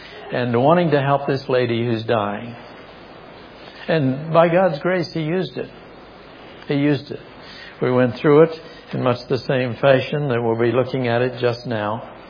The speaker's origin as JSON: {"language": "English", "town": "New Concord", "region": "Ohio", "country": "United States", "tie": "born or raised there", "said": "I came back to New Concord. That was my hometown, with Margie as my bride. And we moved in with my aunt, who had reared me."}